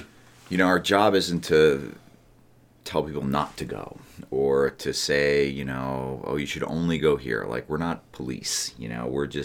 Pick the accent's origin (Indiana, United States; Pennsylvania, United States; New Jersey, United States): New Jersey, United States; I did not grow up skiing at all. I grew up in New Jersey and actually didn't start skiing until I was 20.